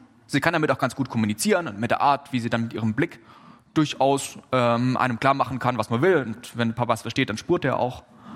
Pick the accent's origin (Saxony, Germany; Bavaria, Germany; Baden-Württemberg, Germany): Baden-Württemberg, Germany; Ich komme aus Oberschwaben, ich weiß, wovon ich rede.